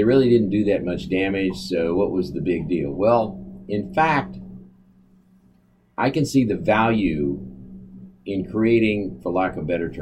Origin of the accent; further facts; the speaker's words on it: Oklahoma, United States; I'm from Oklahoma, and I saw lots of places where there are massive oil spills